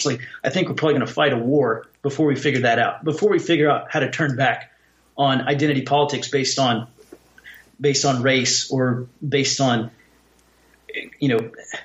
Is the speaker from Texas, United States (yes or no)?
yes; Texas, United States; I say readout because I'm from the South, but you and the American readout and us in Texas, or we in Texas, are dealing with the same issue.